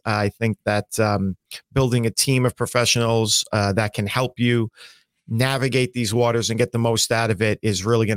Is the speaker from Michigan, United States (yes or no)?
no; New York, United States; So in my home state of New York here, Social Security is not taxed at all.